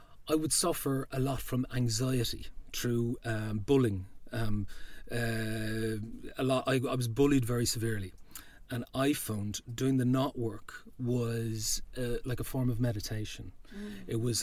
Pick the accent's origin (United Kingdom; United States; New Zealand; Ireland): Ireland; So all these stories are ingrained in a lot of people as you're growing up in Ireland.